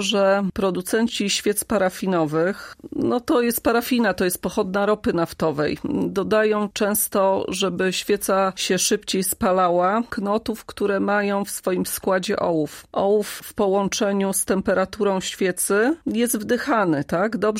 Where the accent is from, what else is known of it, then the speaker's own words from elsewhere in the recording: Zielona Góra, Lubusz Voivodeship, Poland; Nie, pochodzę z Zielonej Góry. W Zielonej Górze się urodziłam, ale jakiś czas temu wyprowadziłam się na wieś. Mieszkam praktycznie w samym lesie.